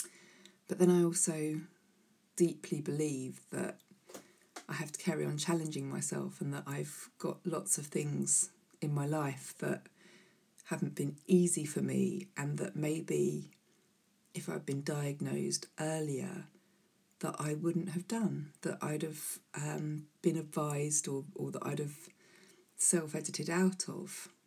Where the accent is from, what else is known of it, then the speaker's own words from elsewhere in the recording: Gravesend, South East England, United Kingdom; born there; also born or lived in Chalk / Higham / Rochester / Gillingham; I was born in Gravesend, moved along through villages, Chalk, Higham, and then to Rochester, and to Gillingham, and then made it over to Whitstable.